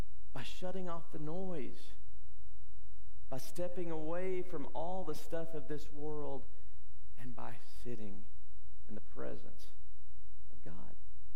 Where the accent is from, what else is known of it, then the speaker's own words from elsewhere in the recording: Texas, United States; growing up in West Texas, I loved the sunrise and I loved the sunsets. I loved to watch storms. I loved to watch the cotton grow.